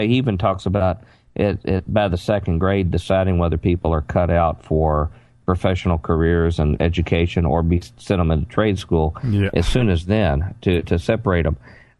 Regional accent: United States; born there; I have a divine right because I was born in America

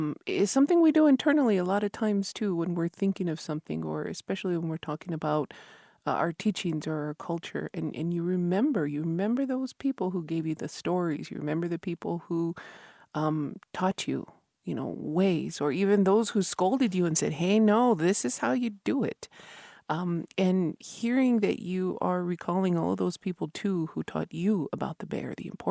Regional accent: New Mexico, United States; from Masada Pueblo

